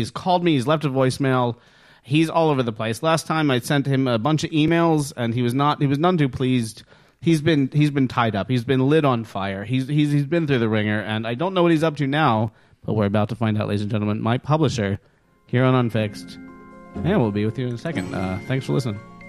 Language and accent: English; United States; I'm American. That's what we do.